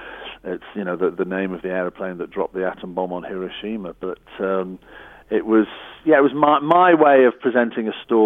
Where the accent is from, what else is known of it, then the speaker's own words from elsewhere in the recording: Wirral, North West England, United Kingdom; we played in Birkenhead, which is our side of the River Mersey, because we're from the Wirral. We're plastic scousers, or woolly backs, as we're known.